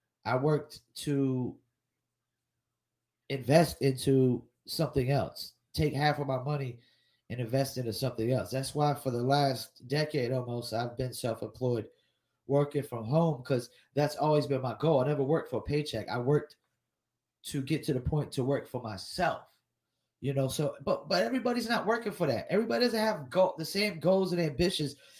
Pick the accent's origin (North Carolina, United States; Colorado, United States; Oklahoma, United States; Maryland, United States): North Carolina, United States; as a guy who was born and raised in North Carolina.